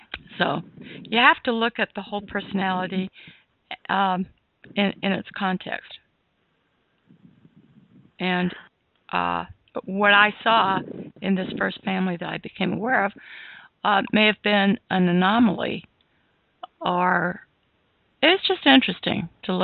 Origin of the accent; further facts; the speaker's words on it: California, United States; I grew up in California, and I really didn't know too much about this sort of thing.